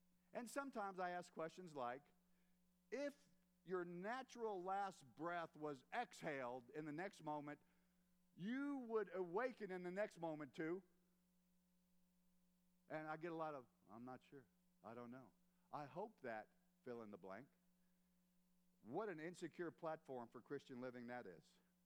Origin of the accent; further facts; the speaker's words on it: United States; I think it's great to forget I'm American.